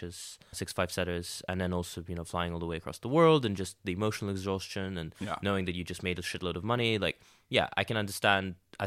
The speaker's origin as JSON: {"language": "English", "country": "United Kingdom", "said": "So like what was interesting, again, as a British tennis fan"}